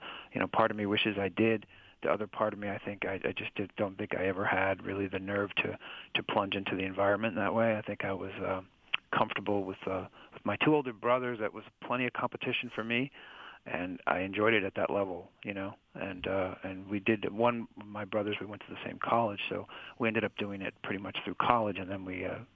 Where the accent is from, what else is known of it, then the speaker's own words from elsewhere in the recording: Midwest, United States; I grew up in the Midwest, and we were just driving around looking at colleges for my older sister